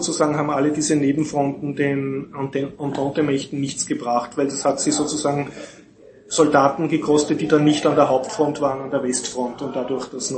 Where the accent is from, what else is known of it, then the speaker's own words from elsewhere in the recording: Austria; mir als Österreicher jetzt, wo man sich relativ gut auskennt über den Zweiten Weltkrieg